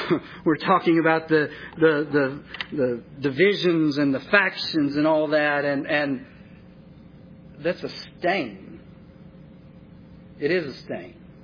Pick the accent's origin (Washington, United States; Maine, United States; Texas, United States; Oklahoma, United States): Texas, United States; I'm originally from Texas. Y'all know that. So I really do bleed burnt orange